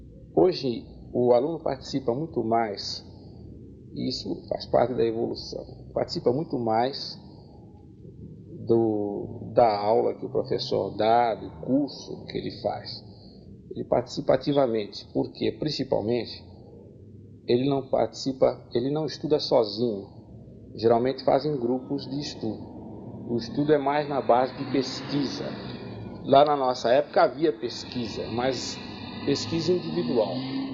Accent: São Paulo, Brazil; Eu sou paulistano, nascido no bairro do Pari.

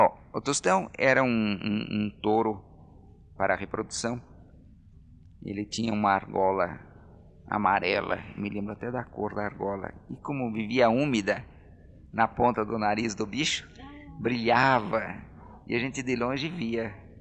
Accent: Botucatu, São Paulo, Brazil; born there; E essas melancias chegavam já agora em Botucatu, onde eu nasci.

